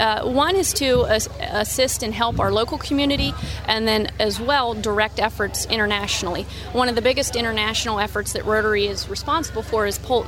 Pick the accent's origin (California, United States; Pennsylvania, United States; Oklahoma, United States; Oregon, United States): Pennsylvania, United States; Yes, I grew up in Bedford County. I graduated from Chestnut Ridge.